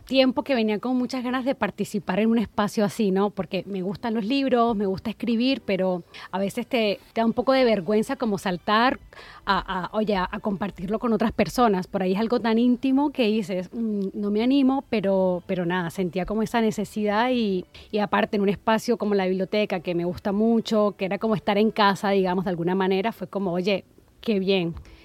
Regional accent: Colombia; yo soy colombiana.

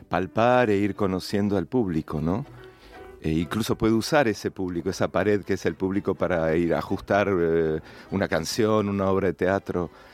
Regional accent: Buenos Aires, Argentina; also born or lived in Madrid / Paris; previo a estos tres lugares de nómade, crecí y viví en Buenos Aires, soy de la ciudad de Buenos Aires, soy porteño, como se dice.

